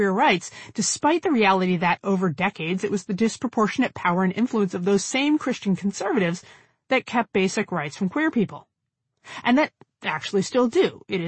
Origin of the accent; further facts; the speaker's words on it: Allentown, Pennsylvania, United States; I grew up in Allentown, Pennsylvania, amidst a decent-sized Jewish community, which meant we had Orthodox Jews and Reform Jews and everyone in between.